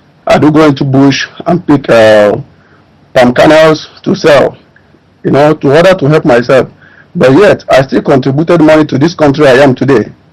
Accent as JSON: {"language": "English", "town": "Akpo", "region": "Anambra", "country": "Nigeria", "lives_now": "China", "said": "I'm from Akpo, Orumba South."}